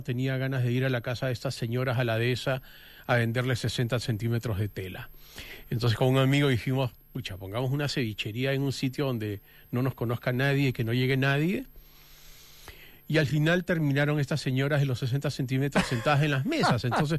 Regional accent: Lima, Peru; now in Santiago, Chile; Yo venía de Lima

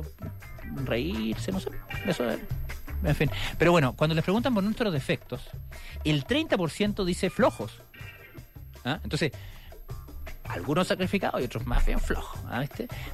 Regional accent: Chile; Bueno, así somos los chilenos

